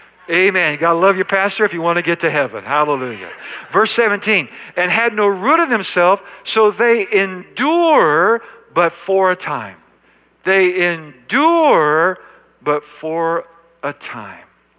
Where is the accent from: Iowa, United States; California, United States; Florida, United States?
Iowa, United States; I grew up in Iowa. Both of my grandparents were farmers.